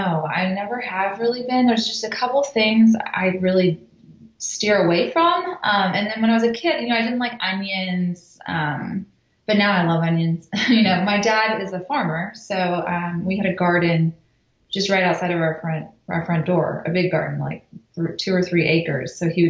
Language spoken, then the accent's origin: English; Taft, Texas, United States; Well, I grew up in South Texas in a very small town near Corpus Christi called Taft.